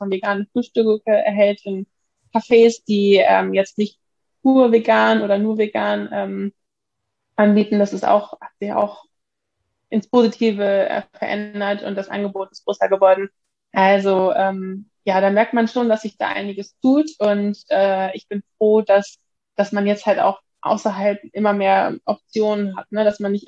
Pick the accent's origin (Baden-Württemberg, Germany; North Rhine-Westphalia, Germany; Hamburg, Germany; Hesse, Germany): Hamburg, Germany; now in Lübeck, Germany; Weil im Gegensatz zu Lübeck ist natürlich in Hamburg schon mehr Auswahl, aber ich wohne mittlerweile schon seit ja, fast 10 Jahren in Lübeck.